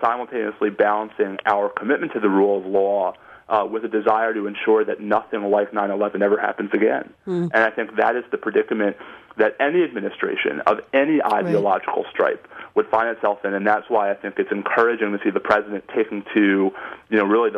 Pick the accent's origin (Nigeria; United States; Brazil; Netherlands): United States; Washington, District of Columbia; the federal district court sitting here in my hometown of Washington, D.C.